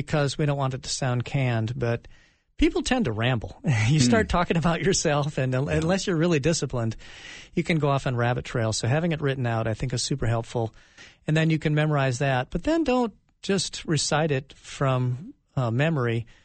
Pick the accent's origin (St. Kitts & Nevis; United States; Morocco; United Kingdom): United States; Marshall, Minnesota; Well, my life growing up in Marshall, Minnesota, son of a music teacher, we had a good home